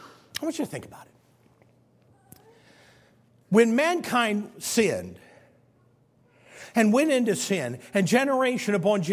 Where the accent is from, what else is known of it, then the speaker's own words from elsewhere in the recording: Spring Valley, Illinois, United States; born there; I was born February 1st, 1967 to … I was born in Spring Valley, Illinois.